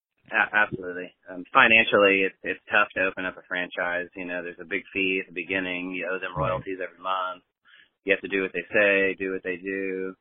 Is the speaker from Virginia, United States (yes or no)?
no; San Diego, California, United States; I grew up out west in San Diego, always had a drive for Mexican food